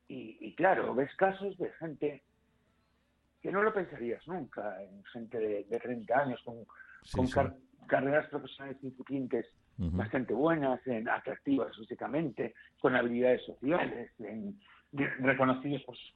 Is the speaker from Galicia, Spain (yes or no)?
yes; Galicia, Spain; Yo, bueno, soy gallego y siendo gallego soy especialmente individualista